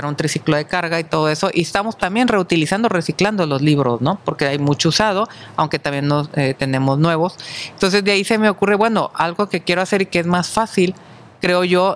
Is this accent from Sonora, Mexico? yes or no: no; Guasave, Sinaloa, Mexico; yo soy sinaloense, y siempre pensé en hacer algo allá en mi pueblo, okay. ¿No? En Sinaloa, en Guasave, Sinaloa.